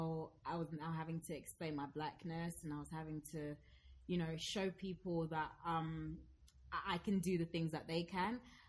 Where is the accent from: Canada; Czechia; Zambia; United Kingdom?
Zambia; accent: Zambian; So like before, obviously I had a Zambian accent, and I still tell people now, like, I still have a Zambian accent